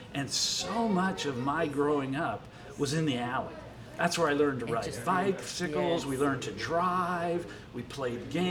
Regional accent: Washington, United States; So that was a whole part of growing up in McKinley Hill that we got to experience that some people don't get to experience today

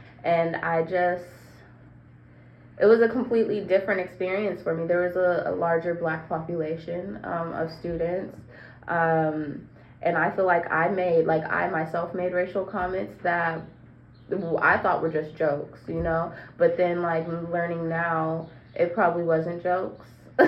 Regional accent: University Place, Washington, United States; was growing up in University Place, just because there weren't a lot of people who looked like me or didn't have a lot of hair like me, skin tones like me.

